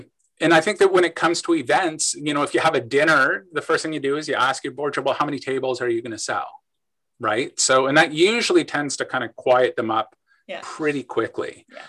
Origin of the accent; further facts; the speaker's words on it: London, Ontario, Canada; I grew up in London, Ontario.